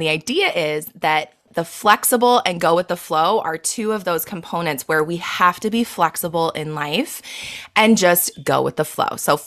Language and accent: English; Quito, Pichincha, Ecuador; I grew up in South America. In Quito, Ecuador. I moved there when I was in seventh grade and then graduated high school there.